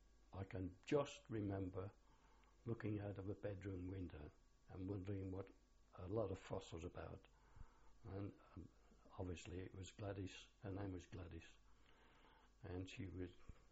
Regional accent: Birmingham, West Midlands, United Kingdom; born there; I was born in Birmingham on the 13th of April 1926.

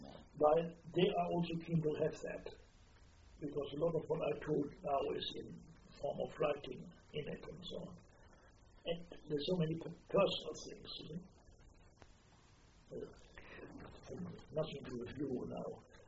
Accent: Wiesbaden, Hesse, Germany; And somebody formed a Jewish club in my hometown in Wiesbaden.

